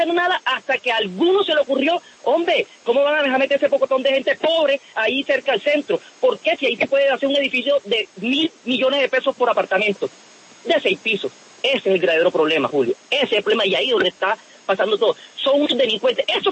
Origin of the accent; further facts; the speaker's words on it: Cartagena, Bolívar, Colombia; Yo soy cartagenero, tengo 40 años, no tengo casa